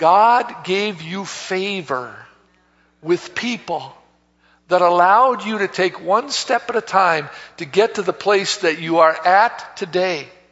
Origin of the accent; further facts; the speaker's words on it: Oak Creek, Wisconsin, United States; also born or lived in Milwaukee; I was born in Milwaukee and raised in Oak Creek